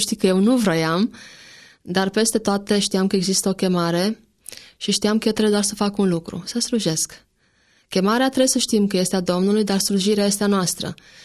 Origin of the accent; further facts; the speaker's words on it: Romania; also born or lived in Germany; Nu avem timpul necesar ca să depăn tot ceea ce a însemnat copilăria mea în România.